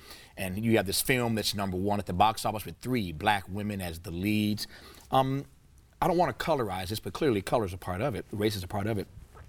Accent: Indianapolis, Indiana, United States; there's a wonderful theater in my hometown of Indianapolis

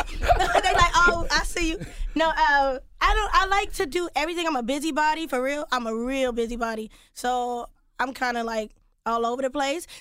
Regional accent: Tulsa, Oklahoma, United States; No. I'm from Tulsa, Oklahoma.

